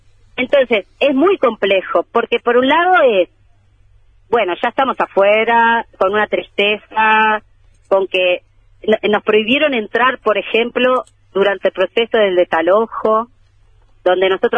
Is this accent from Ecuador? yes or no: no; Uruguay; yo como artista uruguaya